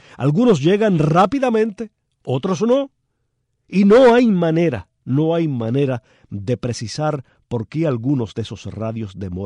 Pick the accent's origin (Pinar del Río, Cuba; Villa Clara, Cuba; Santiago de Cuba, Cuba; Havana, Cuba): Santiago de Cuba, Cuba; Palma Soriano; Aquí tengo una carta de Oreste Valdés, vecino de Palma Soriano, mi pueblo.